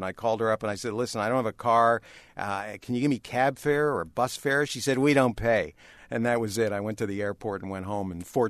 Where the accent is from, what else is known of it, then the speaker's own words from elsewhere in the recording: Toronto, Ontario, Canada; And I said, listen, I'm from Toronto. I actually have an act, and I do this up there.